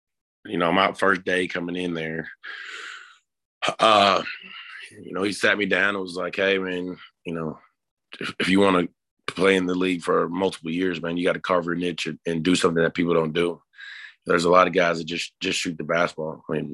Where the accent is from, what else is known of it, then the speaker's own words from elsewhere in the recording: Arkansas, United States; now in Salt Lake City, United States; Well, you know, I grew up in Arkansas. I'd never been outside of Arkansas then for road games and AU tournaments.